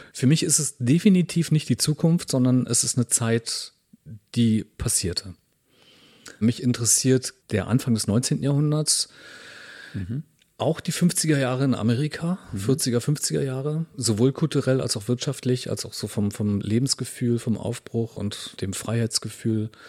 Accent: Brandenburg, Germany; ich komme nicht direkt aus Berlin, ursprünglich aus dem Land Brandenburg

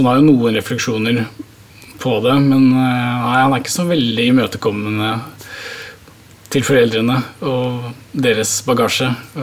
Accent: Oslo, Norway; Jeg er født og oppvokst i Oslo, på Lilleaker, som da er vest i Oslo, men som er et sted med arbeiderklassebakgrunn fra gammelt av, med alle fabrikkene som var langs Lysakerelva.

